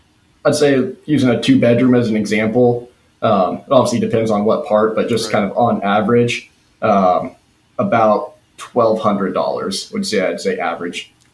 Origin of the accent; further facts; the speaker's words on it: Wenatchee, Washington, United States; also born or lived in Yakima Valley, United States; now in Spokane, United States; I grew up in Central Washington, Wenatchee area, and born a little south of that down in kind of the Yakima Valley. So lived in Eastern Washington majority of my life. And now, yeah, here in Spokane now.